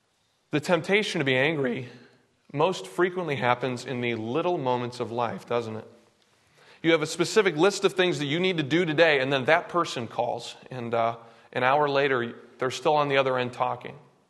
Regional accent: Boston, Massachusetts, United States; I was familiar with him because he played for my hometown team, the Boston Red Sox.

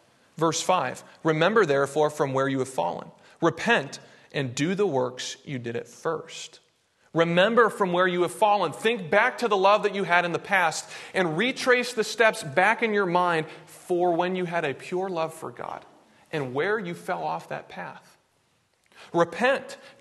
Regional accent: New Hampshire, United States; As many of you know, I grew up in New England, specifically in New Hampshire, and I live 45 minutes north of Boston.

